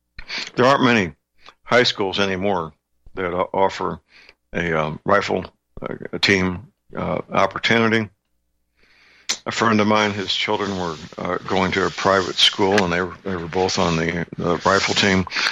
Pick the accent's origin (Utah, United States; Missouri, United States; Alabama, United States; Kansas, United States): Missouri, United States; I'll click on my home state, Missouri, here, and see what pops up.